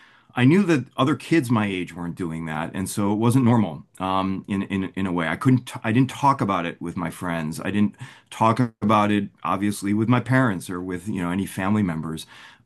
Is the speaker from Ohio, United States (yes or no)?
no; Buffalo, New York, United States; I grew up in Buffalo, in Kenmore, to be exact.